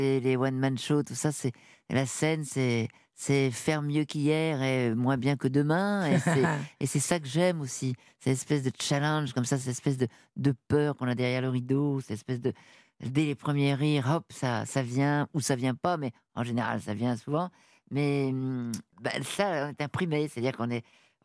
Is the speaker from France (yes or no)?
yes; Hauts-de-France, France; accent: Nord; je cultive pas mon accent du Nord en fait, parce que quand ma mère était parisienne, elle luttait contre ça.